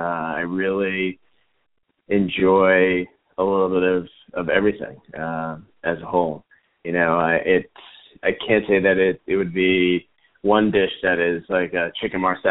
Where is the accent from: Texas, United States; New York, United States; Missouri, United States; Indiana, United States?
New York, United States; So really, with growing up in the Tri-State area of New York and being in America, I do like New American cuisine.